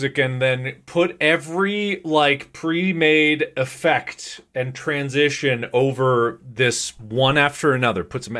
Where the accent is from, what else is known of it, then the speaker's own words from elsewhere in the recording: Wales, United Kingdom; My Welsh loins shuddered with the complete and utter disrespect of our national sport.